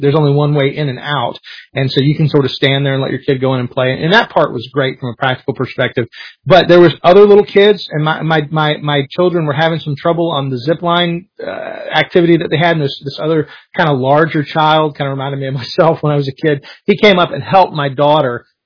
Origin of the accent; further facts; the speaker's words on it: Florida, United States; I am from Florida. This is the patron state of theme parks.